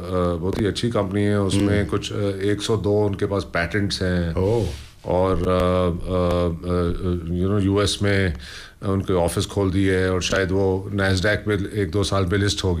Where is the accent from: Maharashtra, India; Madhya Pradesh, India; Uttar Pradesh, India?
Maharashtra, India; Mumbai; also born or lived in Dubai / Kolkata; मैं दुबई में बड़ा हुआ बॉम्बे में बड़ा हुआ कैलकटा में बड़ा हुआ जो बड़ी बड़ी शहरें हैं सिटीज हैं